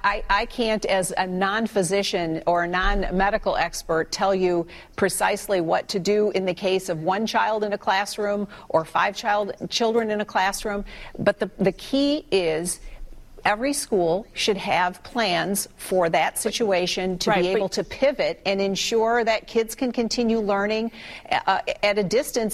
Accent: Michigan, United States; In my home state, in the city of Detroit, would be very different than that of a school in the Upper Peninsula

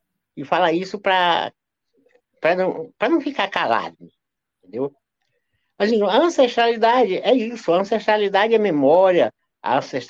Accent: Piauí, Brazil; eu nasci no Vale do Rio Berlenga, num local onde a Caatinga, os Cerrados, a Mata Atlântica, a pré-Amazônia, os cocais se encontram. Ou seja, eu nasci em uma encruzilhada de biomas. Nasci e fui criado nesse ambiente

